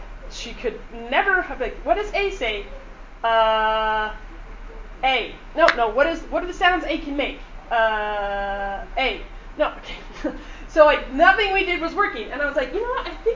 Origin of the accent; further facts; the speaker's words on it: Utah, United States; now in Louisville, United States; right now I'm from Louisville, Kentucky, but I was born and raised in Utah.